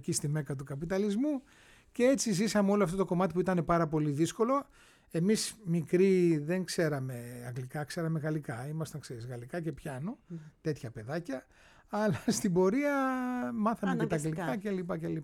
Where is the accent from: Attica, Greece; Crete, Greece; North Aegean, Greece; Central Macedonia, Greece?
Attica, Greece; Athens; moved away; εμείς φύγαμε από την Αθήνα. Φύγαμε τη δεκαετία του 80.